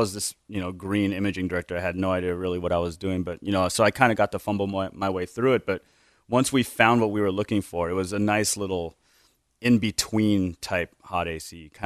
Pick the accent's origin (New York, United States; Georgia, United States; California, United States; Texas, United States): California, United States; San Francisco; also born or lived in Honolulu, United States; So the long story is I was born in Hawaii. I was born in Honolulu. But when I was about 6 months old, we moved to San Francisco, and I lived there for probably a good nine years or so.